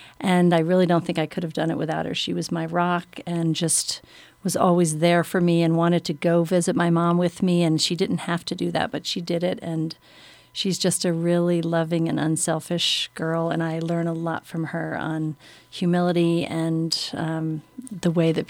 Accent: Aspen, Colorado, United States; from Aspen, Colorado.

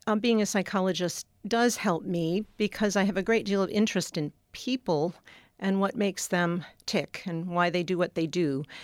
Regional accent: Swarthmore, Pennsylvania, United States; I grew up in Swarthmore, Pennsylvania, outside of Philadelphia, and spent summers on Cape Cod

